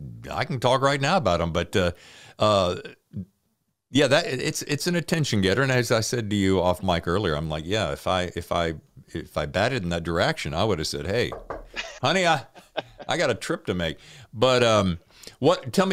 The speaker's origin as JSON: {"language": "English", "region": "North Carolina", "country": "United States", "tie": "born there", "said": "which I was born in Forsyth County."}